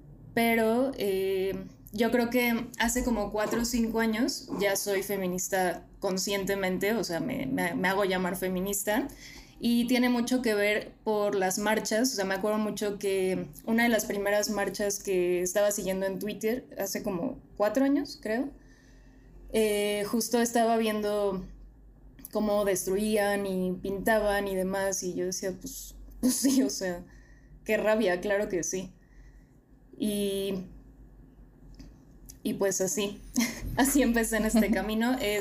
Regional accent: Mexico City, Mexico; Tengo 28 años, soy de la Ciudad de México y pues feminista en formación también.

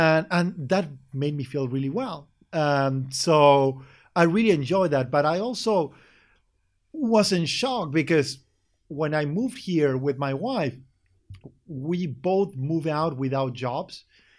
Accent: Argentina; Born and raised in Argentina, very strong family.

